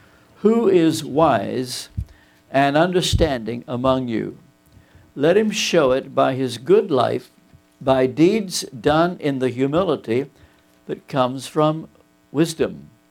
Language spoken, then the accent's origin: English; Pennsylvania, United States; First, I'm not from Texas. I'm from Pennsylvania.